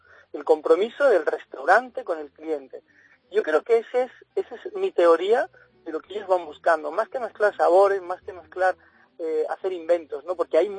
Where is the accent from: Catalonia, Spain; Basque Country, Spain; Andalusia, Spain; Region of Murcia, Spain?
Andalusia, Spain; Málaga; Me siento malagueño 100%